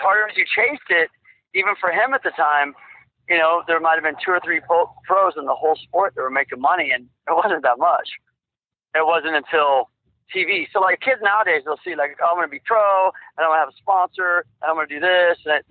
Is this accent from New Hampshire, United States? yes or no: no; Kansas City, Missouri, United States; I was lucky because I grew up in Kansas City around a good friend of my best friend, Dennis McCoy.